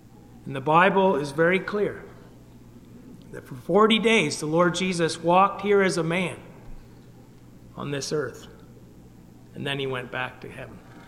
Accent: Ottawa, Ontario, Canada; I had the privilege of growing up in Ottawa as a young boy and going to the gospel meeting.

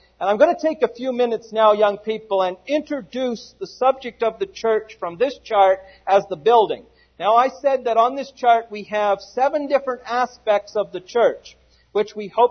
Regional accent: Canada; now in United States; my homeland of Canada, the first question they usually ask me is my citizenship. And I tell them I'm a Canadian.

